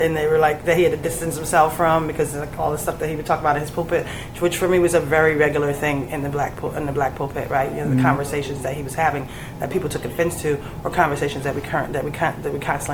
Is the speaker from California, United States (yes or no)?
no; Willingboro, New Jersey, United States; So we had three girls growing up in Willingboro, New Jersey, which at the time in the 70s was majority white.